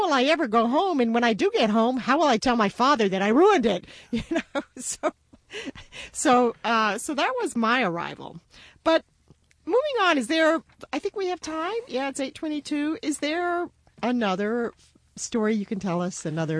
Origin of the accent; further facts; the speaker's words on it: United States; I'm an American, you're British